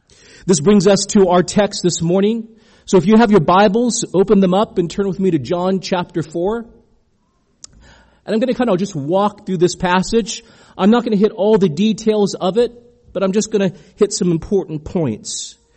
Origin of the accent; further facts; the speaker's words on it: San Antonio, Texas, United States; I'm from San Antonio, so I'm used to diversity.